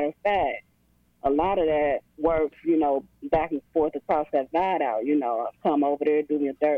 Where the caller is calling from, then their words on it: Lawrence, Kansas, United States; I'm calling actually from Lawrence, Kansas.